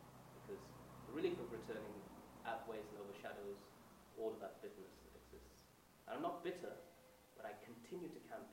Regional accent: United Kingdom; growing up in Britain in the 70s and the 80s, and what it's like to go through that process of being an Asian immigrant, second generation

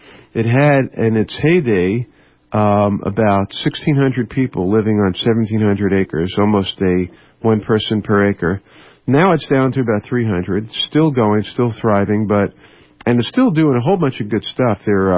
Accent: New York, United States; born there; I was born in New York.

